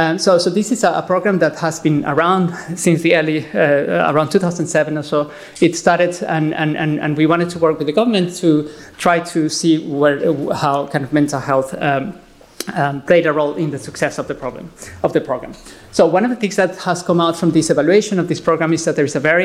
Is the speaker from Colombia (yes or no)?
yes; Colombia; I grew up in Colombia myself, so I kind of I know what they mean when they say that Colombians actually be very happy.